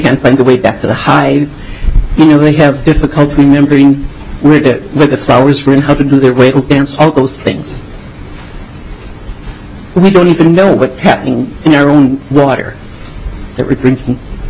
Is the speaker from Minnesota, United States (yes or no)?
yes; Winona, Minnesota, United States; now in Sherwood, United States; I'm from Sherwood, Minnesota. I grew up in Winona, Minnesota.